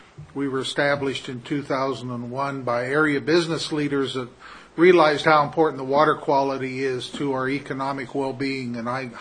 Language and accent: English; Kansas, United States; I'm from southeast Kansas, and I grew up around the Neosho River area, and you don't see water like this.